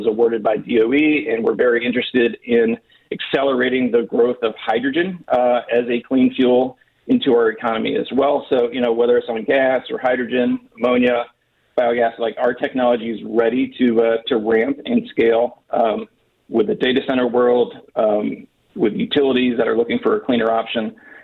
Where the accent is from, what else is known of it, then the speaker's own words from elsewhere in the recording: Pennsylvania, United States; You've got it happening in your own backyard in Pittsburgh. I grew up in Indiana County, so I can vouch for, you know, some of the plants in that area.